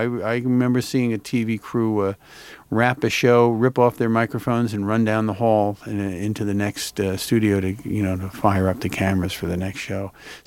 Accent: Philadelphia, Pennsylvania, United States; Also, my dad, we grew up in Philadelphia.

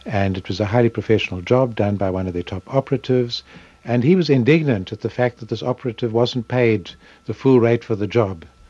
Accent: South Africa; first language English; also born or lived in Mozambique; English, which is my mother tongue as a South African, and in Portuguese, which is the most widely spoken language in Maputo, the capital of Mozambique, where I was working at the time.

